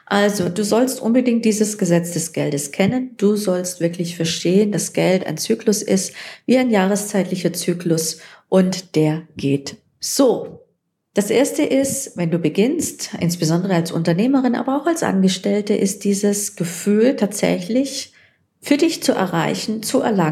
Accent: Baden-Württemberg, Germany; Ich bin ja Schwabe

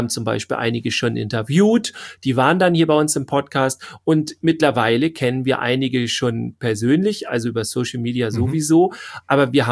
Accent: Schleswig-Holstein, Germany; Wir kommen aus Schleswig-Holstein.

